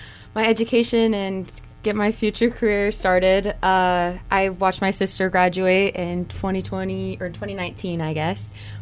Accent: Roseburg, Oregon, United States; also born or lived in Portland; I have lived in Roseburg since I was 5. We moved here from Portland, and I also went to Hughcrest Elementary School, and I went to Fremont for middle school.

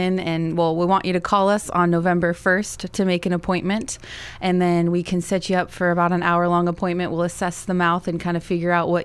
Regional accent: Arizona, United States; I'm from Arizona originally.

